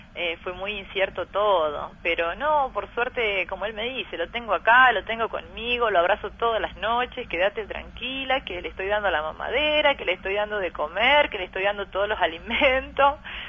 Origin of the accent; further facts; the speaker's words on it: Sunchales, Santa Fe, Argentina; Nosotros acá somos de Sunchales, que es una ciudad chica